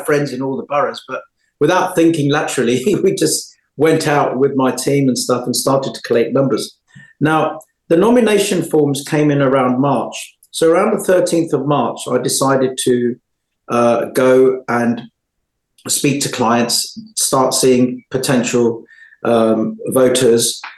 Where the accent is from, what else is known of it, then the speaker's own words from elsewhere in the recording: India; I know it sounds Shyam. I'm an Indian